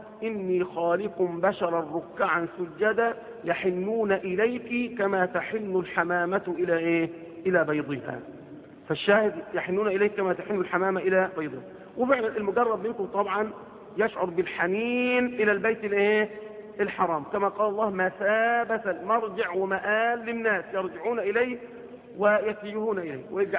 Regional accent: Egypt; لأن عندنا في مصر مثلا

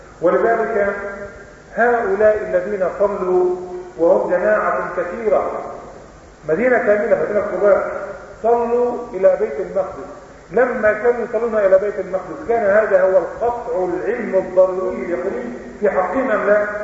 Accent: Egypt; لكن عندنا في مصر اللي يعمل كده يضرب بالنقص الصلاة

